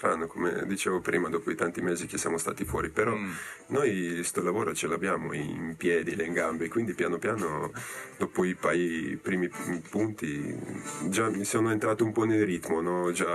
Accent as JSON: {"language": "Italian", "town": "Novi Sad", "region": "Vojvodina", "country": "Serbia", "second_language": "Italian", "moved": "yes", "lives_now": "Italy", "said": "perché ovvio che anche vengo da Novi Sad, dove la regione è tutta piatta, no?"}